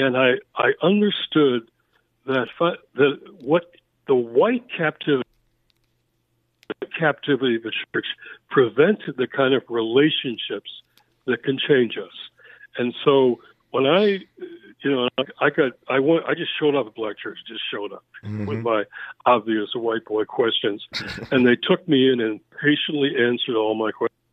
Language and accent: English; Detroit, Michigan, United States; I found that as a teenage kid growing up in Detroit, something really big seemed really wrong and nobody would talk about it in my white world, my white church, white neighborhood.